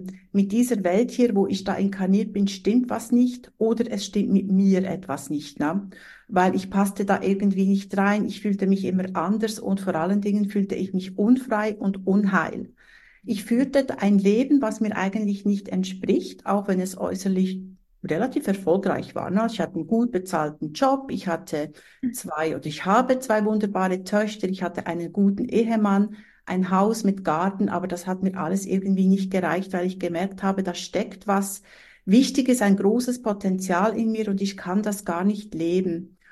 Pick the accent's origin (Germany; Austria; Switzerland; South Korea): Switzerland; Ich bin Schweizerin und Inhaberin von einem Seelenbusiness.